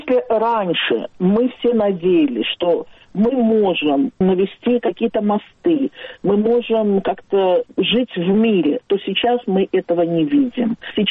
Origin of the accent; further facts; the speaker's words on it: Baku, Azerbaijan; now in Ashkelon, Israel; Я из Баку, да, я из Баку.